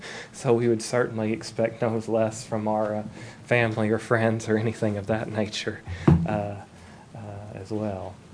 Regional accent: Arkansas, United States; We're from Northwest Arkansas, so we're up here in Branson a lot in this area.

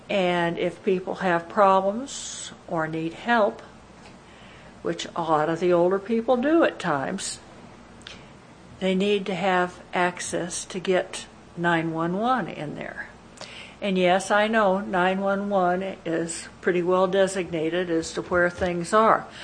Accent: Big Bear Park, California, United States; I'm from Big Bear Park, which is right next to the area.

